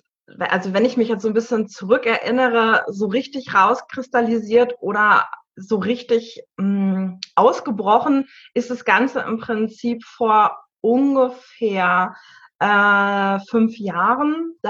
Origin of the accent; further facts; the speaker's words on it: North Rhine-Westphalia, Germany; 35 Jahre alt. Ich komme aus dem Sauerland